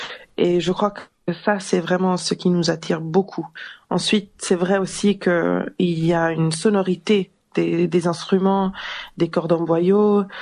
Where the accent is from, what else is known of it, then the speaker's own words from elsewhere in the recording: England, United Kingdom; also born or lived in Italy; Moi, je suis née en Italie, grandi en Angleterre et j'habite actuellement à Londres, entre Londres et Paris.